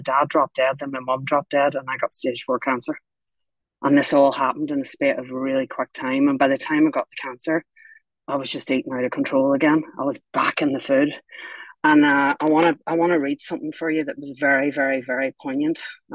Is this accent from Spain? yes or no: no; Ireland; now in United Kingdom; I live in England now. I'm Irish, but live in England.